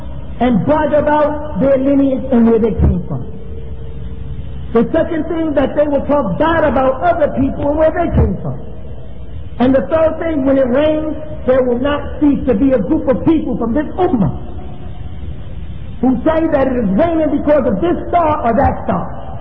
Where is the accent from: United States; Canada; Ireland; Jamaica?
Jamaica; You're from a small island, I'm from Jamaica.